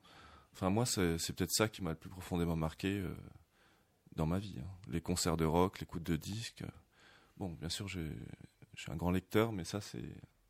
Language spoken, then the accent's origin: French; Paris, Île-de-France, France; now in Marseille, France; ça fait 3 ans et demi que j'habite à Marseille, même si je suis parisien d'origine.